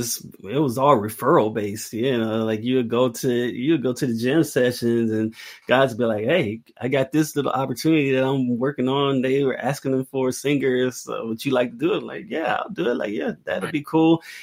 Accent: Jackson, Mississippi, United States; where I grew up in Jackson, Mississippi, is not a big city. Like, that's the capital city, is like 200,000 people.

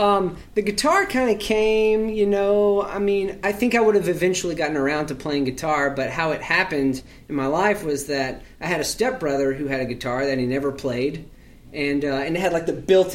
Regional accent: Cookeville, Tennessee, United States; I grew up in Cookeville, Tennessee.

